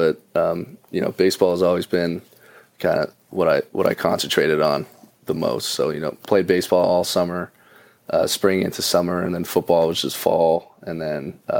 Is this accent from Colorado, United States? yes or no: yes; Parker, Colorado, United States; also born or lived in Littleton; But I was born in Littleton, which is just 15 minutes up the road. Lived my whole life in the same house in Parker, so... Yeah, it's been, you know, born and raised Colorado native.